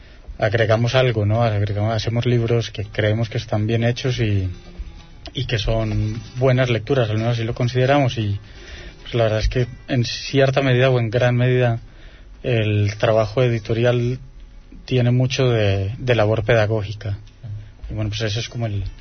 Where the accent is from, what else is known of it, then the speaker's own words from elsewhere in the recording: Colombia; Pues yo vengo de Colombia y la verdad es que la situación es mucho más alarmante en términos de lectores